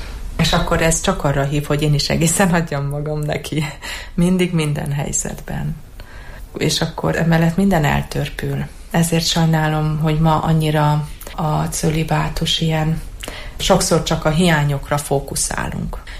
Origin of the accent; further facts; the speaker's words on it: Cluj-Napoca, Cluj County, Romania; Én Kolozsváron nevelkedtem.